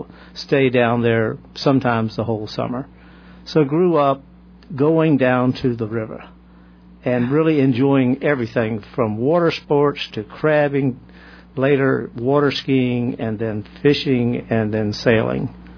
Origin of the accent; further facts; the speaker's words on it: Richmond, Virginia, United States; Well, I was born and raised in Richmond. I've left Richmond 8 times now.